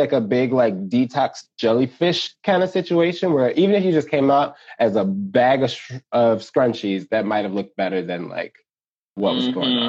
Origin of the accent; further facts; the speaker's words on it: Chicago, Illinois, United States; I grew up on the South Side of Chicago. I came out when I was 14.